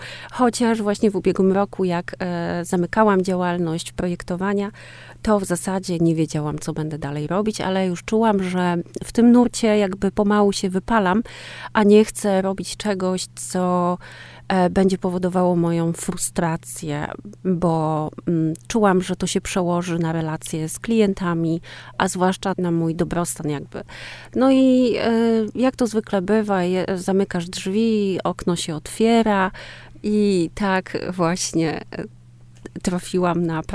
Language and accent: Polish; Gdańsk, Pomeranian Voivodeship, Poland; also born or lived in France / Ireland; now in Łukta, Poland; Mieszkałam we Francji przez kilka lat, mieszkałam w Irlandii przez kilka lat. W ogóle to jestem z Gdańska, jestem gdańszczanką. A teraz mieszkam tutaj pod Olsztynem w gminie Łukta i jest mi bardzo dobrze i praktycznie mieszkam w lesie.